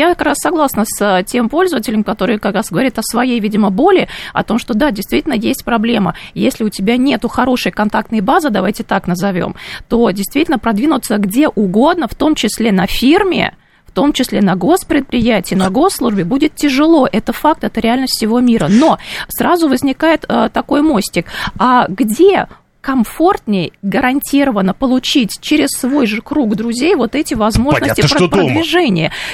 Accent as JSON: {"language": "Russian", "region": "Moscow", "country": "Russia", "tie": "born there", "said": "я родилась в Москве, вот так случилось."}